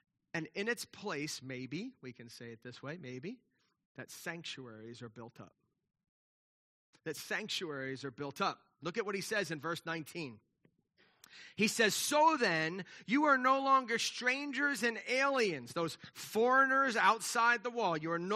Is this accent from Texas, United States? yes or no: no; New York, United States; I'm from New York